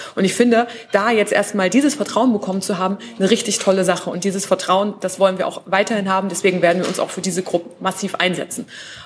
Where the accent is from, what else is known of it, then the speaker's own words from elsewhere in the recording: Saxony-Anhalt, Germany; Ich meine, ich komme aus dem Dorf in Sachsen-Anhalt.